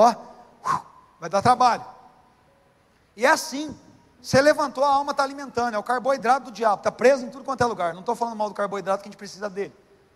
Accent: Poá, São Paulo, Brazil; Esses dias aconteceu esse empoá na minha terra lá

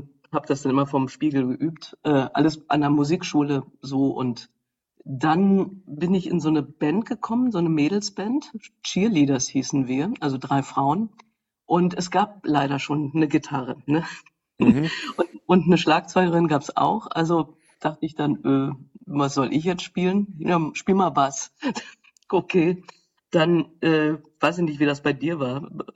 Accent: Berlin, Germany; born there; ich bin ja auch keine Hamburgerin, ich bin ja in Berlin geboren und das zählt ja gar nicht

